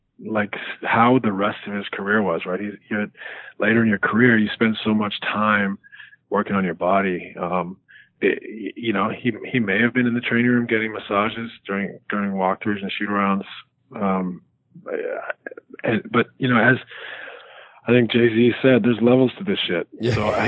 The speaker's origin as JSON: {"language": "English", "region": "British Columbia", "country": "Canada", "tie": "born or raised there", "said": "when I growing up on the West Coast of Canada, did not think I would creep into the lyrics of a single rapper."}